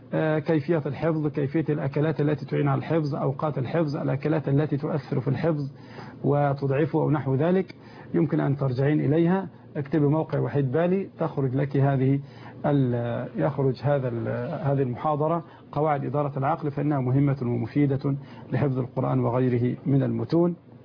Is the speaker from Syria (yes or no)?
no; Egypt; اللهم عندنا في مصر ولي أمورنا خيارنا